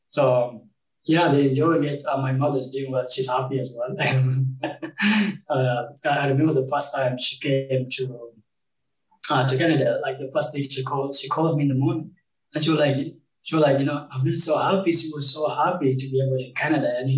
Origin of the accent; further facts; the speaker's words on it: Uganda; I grew up in Uganda as a refugee